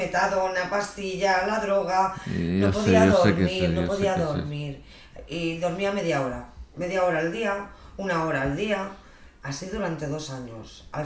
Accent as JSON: {"language": "Spanish", "country": "Spain", "said": "Y yo que soy española, que no me voy a ir a ningún lado"}